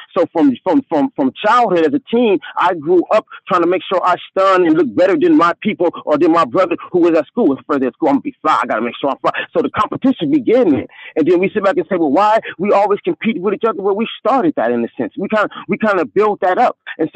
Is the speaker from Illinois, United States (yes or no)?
no; Compton, California, United States; oh, man, when I was in Compton, born and raised in Compton